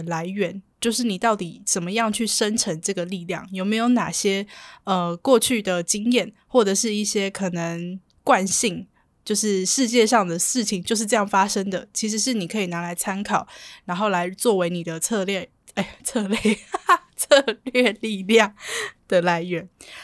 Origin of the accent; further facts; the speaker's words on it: Taiwan; 可能我这个年纪嘛，或是作为台湾人来讲，